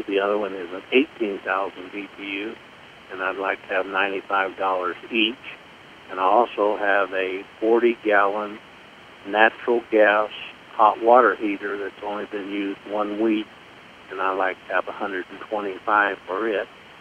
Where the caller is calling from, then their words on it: Leitchfield, Kentucky, United States; Yes, I'm from Litchfield.